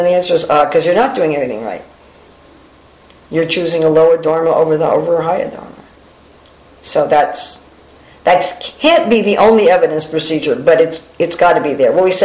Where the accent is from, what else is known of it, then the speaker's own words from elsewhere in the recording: Manhattan, New York, United States; Yeah, I was born and raised in Manhattan.